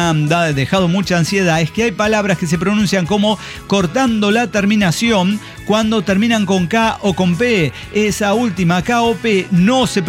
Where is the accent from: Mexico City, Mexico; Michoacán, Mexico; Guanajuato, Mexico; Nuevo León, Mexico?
Guanajuato, Mexico; a mí me vale verga, soy de Guanajuato.